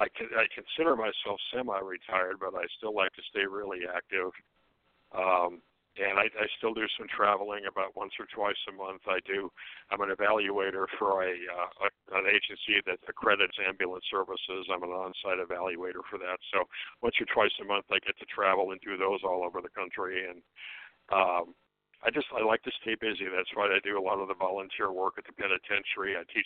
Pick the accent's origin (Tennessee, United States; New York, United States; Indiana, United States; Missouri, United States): Indiana, United States; Hammond; I grew up in Hammond, Indiana, which is about 20 minutes from Gary, Indiana.